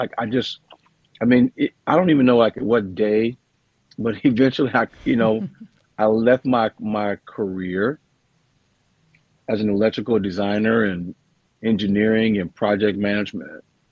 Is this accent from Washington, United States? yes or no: no; St. Louis, Missouri, United States; now in Fort Worth, United States; I'm a kid from St. Louis, Missouri, United States. I live in Fort Worth, Texas, and I'm on a trip here.